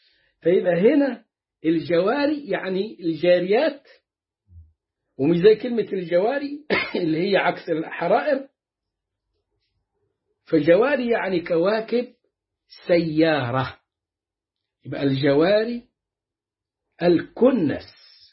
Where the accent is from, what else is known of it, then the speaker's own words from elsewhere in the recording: Egypt; واحنا كنا كمصريين و وفلاحين ولا صعيدا